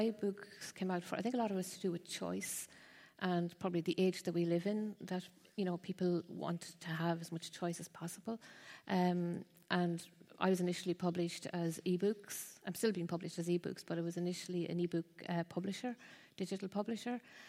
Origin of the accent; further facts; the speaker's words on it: Mullingar, Westmeath, Ireland; I'm from Mullingar in Ireland, which is right in the heart of the country.